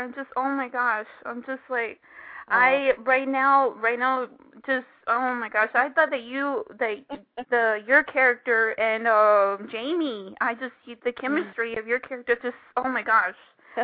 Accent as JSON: {"language": "English", "town": "Houston", "region": "Texas", "country": "United States", "said": "I'm from Houston, Texas."}